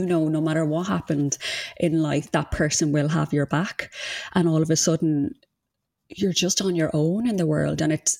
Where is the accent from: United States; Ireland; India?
Ireland; Galway, Connacht; now in Dublin, Ireland; You know, I'm from Galway, and life can be lonely in Dublin when you don't have family around.